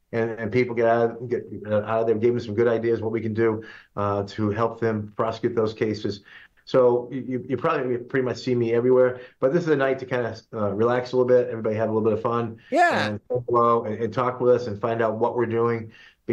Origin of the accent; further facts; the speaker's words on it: Pittsfield, Massachusetts, United States; I shop at Big Y right down here in the West Side. I'm a West Side guy. I grew up on the West Side, so I know the needs of the citizens.